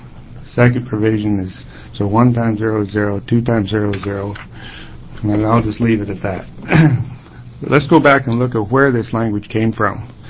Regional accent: Baker City, Oregon, United States; I'm from Baker City, Oregon. I'm a cattle producer there.

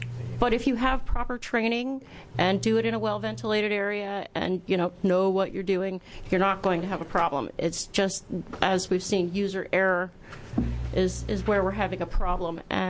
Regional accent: Happy Valley, Oregon, United States; I'm from Happy Valley, Oregon.

